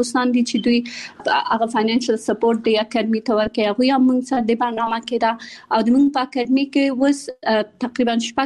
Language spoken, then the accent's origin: Pashto; Kabul, Afghanistan; born or raised there; also born or lived in Pakistan